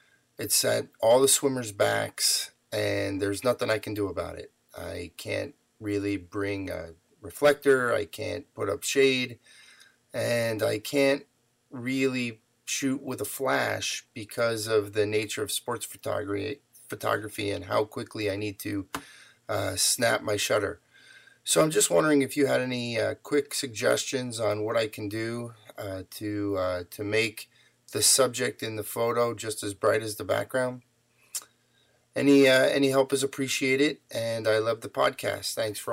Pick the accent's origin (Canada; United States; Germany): United States; King of Prussia, Pennsylvania; from King of Prussia, Pennsylvania, and I have a sports photography question for you.